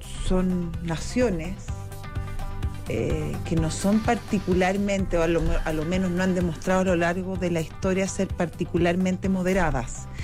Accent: Santiago, Santiago Metropolitan Region, Chile; No, yo soy capitalina

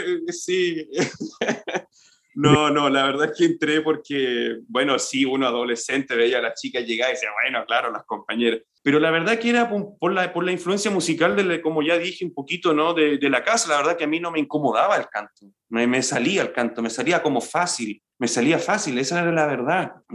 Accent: Concepción, Biobío, Chile; yo soy de Concepción, parte allá, obviamente, en mi ciudad.

